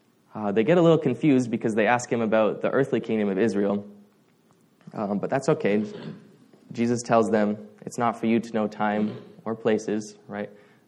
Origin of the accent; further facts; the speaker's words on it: Canada; Even before we're Canadian